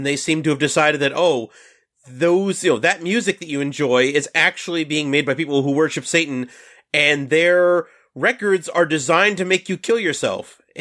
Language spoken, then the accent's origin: English; New York City, New York, United States; you know, I'm from New York City.